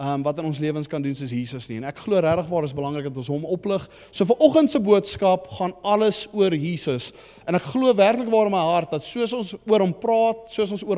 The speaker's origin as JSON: {"language": "Afrikaans", "town": "Johannesburg", "region": "Gauteng", "country": "South Africa", "moved": "yes", "lives_now": "Cape Town, South Africa", "said": "Ek is eintlik van Johannesburg af. Ek is so 2 jaar terug het ek Kaap toe getrek."}